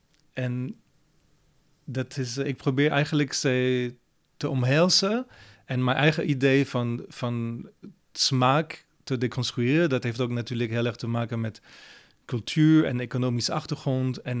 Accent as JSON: {"language": "Dutch", "country": "France", "tie": "born or raised there", "first_language": "French", "second_language": "Dutch", "moved": "yes", "lives_now": "Netherlands"}